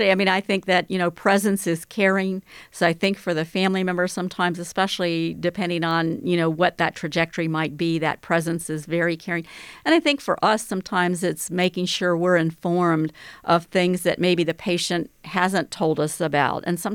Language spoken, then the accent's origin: English; North Carolina, United States; I think it's also because I'm from North Carolina, so I'm used to having family all over in the room.